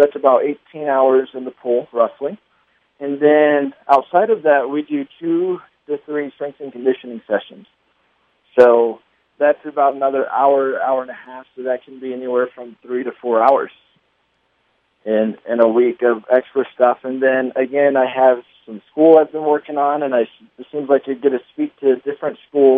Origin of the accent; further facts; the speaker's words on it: Hobbs, New Mexico, United States; that's because I grew up in Hobbs